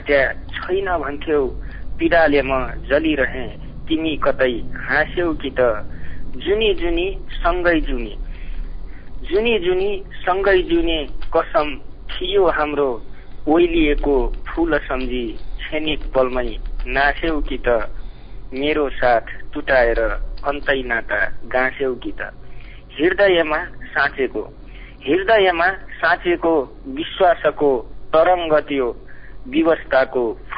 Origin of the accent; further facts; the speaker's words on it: Dang, Lumbini Province, Nepal; मेरो घर दाङ